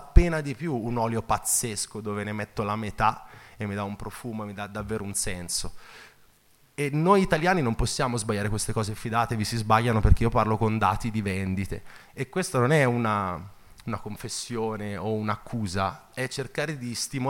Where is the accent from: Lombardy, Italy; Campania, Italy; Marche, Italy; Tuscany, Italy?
Tuscany, Italy; Io vengo dalla Toscana, cioè da me se uno viene e mi dice andiamo a mangiare la Fiorentina